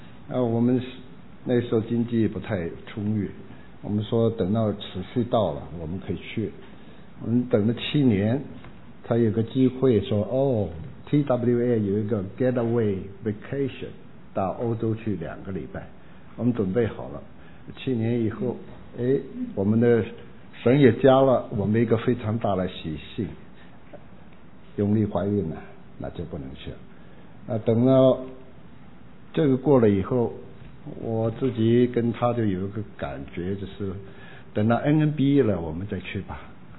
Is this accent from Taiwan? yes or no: no; China; 我讲这个就是我们中国人实在是应该站起来了。